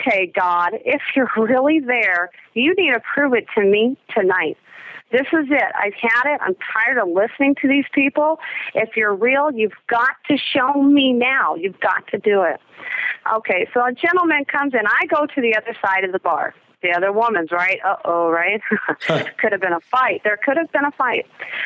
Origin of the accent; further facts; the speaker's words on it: North Highlands, California, United States; Well, I'm originally from North Highlands, California. I went to a very rough high school, Highlands High School. I dropped out at the age of 16.